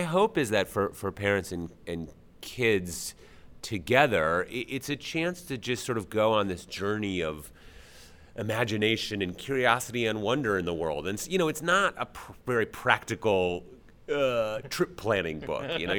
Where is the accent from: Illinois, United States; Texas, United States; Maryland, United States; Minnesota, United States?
Minnesota, United States; Minneapolis; So I grew up in Minneapolis, and you know, I didn't travel anywhere exotic as a kid at all.